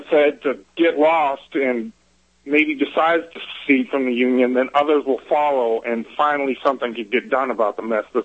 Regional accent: Washington, United States; I'm from Washington State and we're on the verge of legalizing marijuana

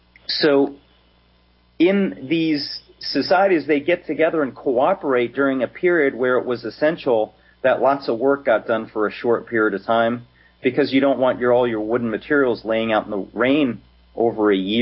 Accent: Pennsylvania, United States; I'm from Pennsylvania.

